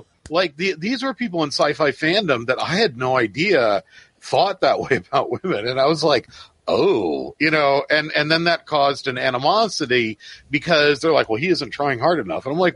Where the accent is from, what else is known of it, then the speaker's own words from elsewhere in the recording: McLean, Virginia, United States; But I'm like, dude, we're from McLean, Virginia.